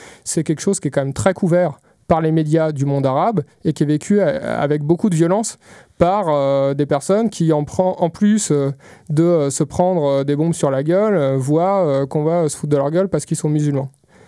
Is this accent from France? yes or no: yes; France; j'étais quand même souvent interpellé en tant que Français